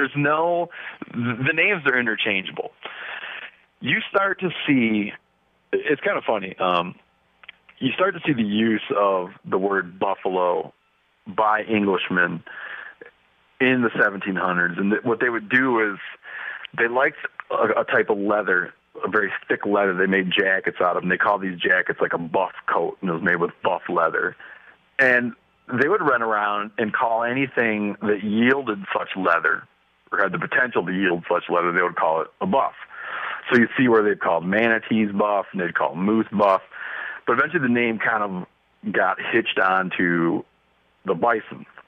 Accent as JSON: {"language": "English", "region": "Michigan", "country": "United States", "tie": "born there", "also_born_or_lived": "Montana", "said": "I was born in one of the few states that, I was born in Michigan, you know, one of the few states that never had a historic population of buffalo or American bison. And I started getting interested when I moved to Montana."}